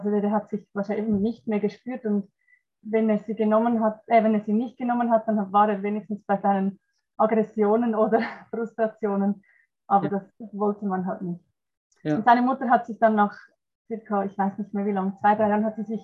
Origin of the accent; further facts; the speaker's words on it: Zurich, Switzerland; ich bin aus der Schweiz, nähe Zürich